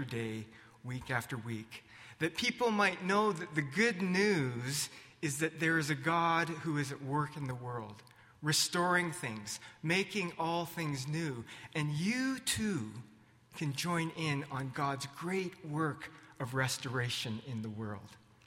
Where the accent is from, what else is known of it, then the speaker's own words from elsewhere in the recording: Canada; the exciting part of being a Canadian